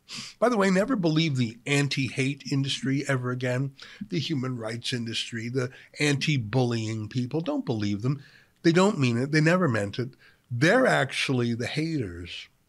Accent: Alberta, Canada; also born or lived in Edmonton, Canada; I know Edmonton pretty well. I lived there for years. I'm from Alberta originally.

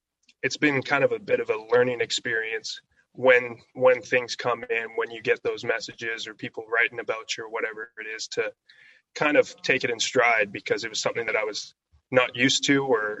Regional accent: Canada; growing up in the North was, at the time, I didn't like it because I thought that it was very hard to get recognized being there.

